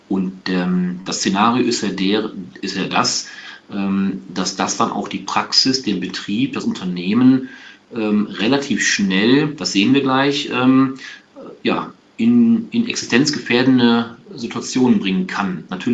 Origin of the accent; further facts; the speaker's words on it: Aachen, North Rhine-Westphalia, Germany; ich bin kein Kölner, ich komme aus Aachen